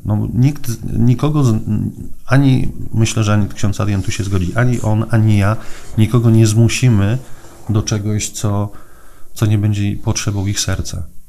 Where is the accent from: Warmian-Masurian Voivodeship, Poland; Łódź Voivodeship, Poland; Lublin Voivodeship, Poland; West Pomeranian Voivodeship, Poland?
Warmian-Masurian Voivodeship, Poland; Węgorzewo; na tej swojej parafii rodzinnej, skąd pochodzę, z Węgorzewa